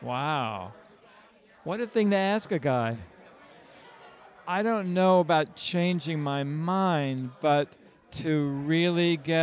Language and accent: English; New Mexico, United States; I'm a doctor of oriental medicine from New Mexico.